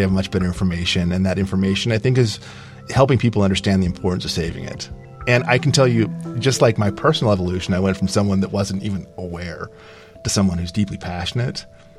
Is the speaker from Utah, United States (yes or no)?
yes; Logan, Utah, United States; I'm a native Utahn. I grew up in Logan, Utah, right in the headwaters of the Great Salt Lake system.